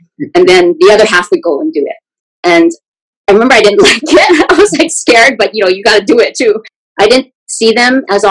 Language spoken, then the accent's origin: English; Honolulu, Hawaii, United States; Yeah, so I grew up in the Aina Haina area. There weren't many kids around.